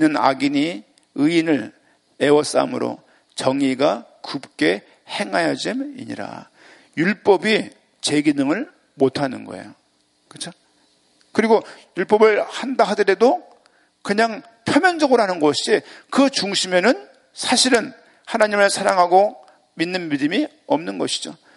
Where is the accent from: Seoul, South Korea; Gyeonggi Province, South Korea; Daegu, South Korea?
Seoul, South Korea; 제가 수색동 토박이니까요. 산을 등지고 있고 앞쪽에는 상암동이 있고 상암동 그 앞에는 한강이 이렇게 있어요.